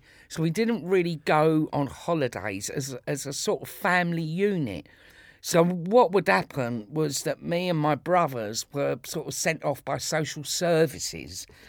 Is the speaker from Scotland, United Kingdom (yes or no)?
no; Islington, London, United Kingdom; born there; No, I was born in Islington. I was born, there's a Royal Free Hospital in Hampstead, but it used to be on the Liverpool Road in Islington.